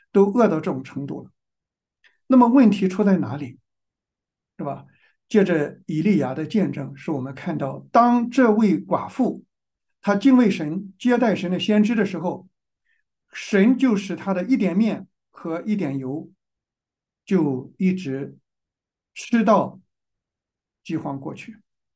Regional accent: China; 咱们中国人是一种特别攒钱的民族。为什么我们攒钱呢？我们养儿都是为了防老，对吧？所以，我们中国人攒钱。

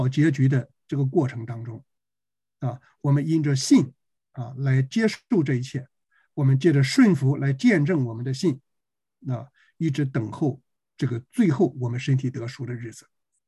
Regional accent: China; 但是咱们中国人有一句宝贵的话说，

